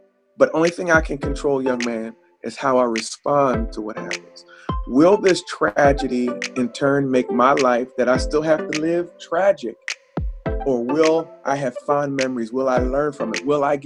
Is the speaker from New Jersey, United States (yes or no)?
yes; New Jersey, United States; I'm from South Jersey.